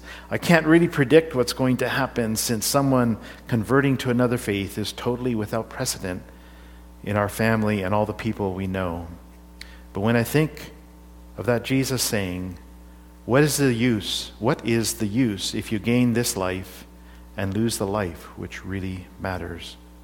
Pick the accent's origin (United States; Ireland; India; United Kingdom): India; now in Canada; I know this was a real issue when I came from Canada, from India to Canada. It was not easy. It was like a culture shock